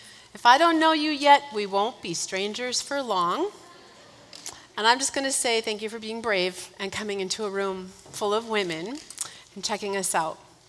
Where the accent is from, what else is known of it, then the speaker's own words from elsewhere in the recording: Minnesota, United States; I grew up in Minnesota. So I visited some familiar places to see extended family.